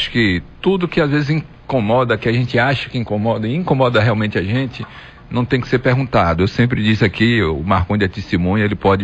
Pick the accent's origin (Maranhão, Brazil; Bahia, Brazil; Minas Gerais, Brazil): Bahia, Brazil; que é uma coisa dos baianos, nós somos baianos